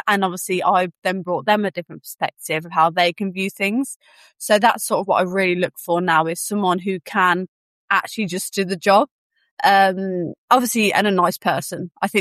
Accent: Birmingham, West Midlands, United Kingdom; now in London, United Kingdom; So I grew up originally in Birmingham. I'm London based now, but in Birmingham.

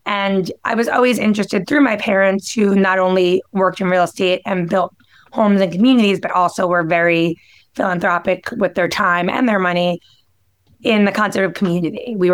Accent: New York, United States; I am from New York, Long Island. And my parents are both New Yorkers as well.

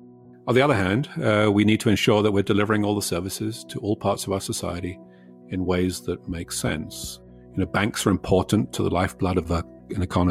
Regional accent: Canada; The principle is, as a Canadian, I own my data.

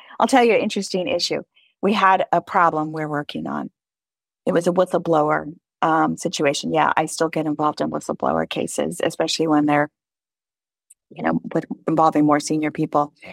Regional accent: Berkeley, California, United States; I grew up in Berkeley, one of the most liberal cities in the world.

